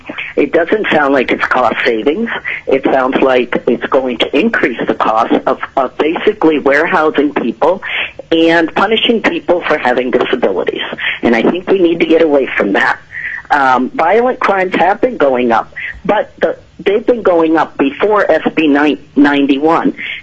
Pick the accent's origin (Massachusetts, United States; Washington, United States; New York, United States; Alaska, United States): Alaska, United States; Kiana; For the record … I'm from Kiana, and I'm testifying today as a parent and community member.